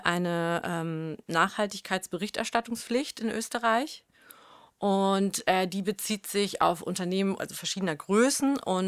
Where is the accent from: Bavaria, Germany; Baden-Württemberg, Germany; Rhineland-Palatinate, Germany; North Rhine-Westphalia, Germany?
North Rhine-Westphalia, Germany; Düsseldorf; Also ich komme ja wie gesagt aus Düsseldorf, das ist 20 Minuten von Lützerath, damals Lützerath entfernt.